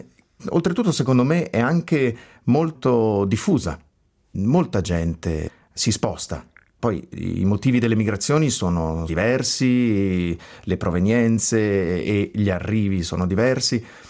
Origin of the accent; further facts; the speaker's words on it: Ticino, Switzerland; born there; anch'io sono figlio di una migrazione. Sono nato in Ticino, in Svizzera, da una famiglia che vi era emigrata 2 anni prima che io nascessi.